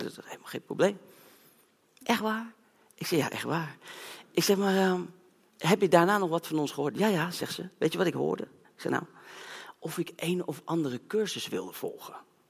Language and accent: Dutch; Zeewolde, Flevoland, Netherlands; Ik weet nog goed dat wij al een hele mooie outreach in Zeewolde, de plek waar ik vandaan kwam.